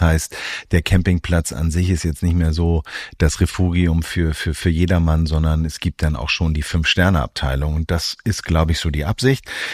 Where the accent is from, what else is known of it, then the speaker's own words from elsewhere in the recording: Hamburg, Germany; Und zwar gibt es bei uns in Hamburg, wir sind ja Hamburger Jungs, die Elbe, die kennt ihr auch.